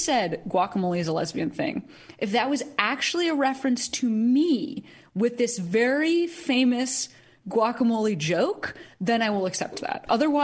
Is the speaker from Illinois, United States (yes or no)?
yes; Chicago, Illinois, United States; I'm not from Illinois. I'm from Chicago. Those are very different things, because Illinois can mean, like, rural.